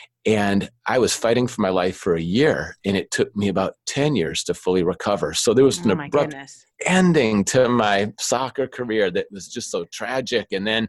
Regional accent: Minnesota, United States; when I grew up in Minnesota, the first place we lived, it was an apartment complex in the football stadium for the University of Minnesota Gophers in the parking lot.

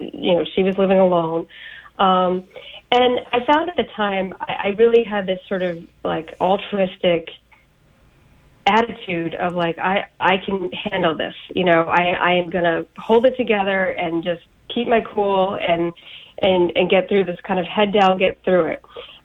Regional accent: Massachusetts, United States; Yeah, so again, I grew up on the water. I grew up on the North Shore of Boston.

